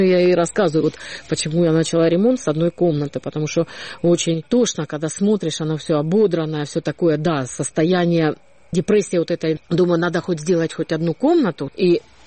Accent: Odesa, Odesa Oblast, Ukraine; а мы непонятно вообще, как вот одесситы, да.

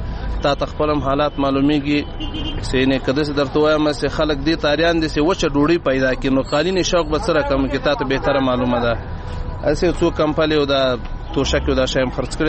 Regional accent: Logar, Afghanistan; زه د لوګر ولایت اوسیدونکی یم

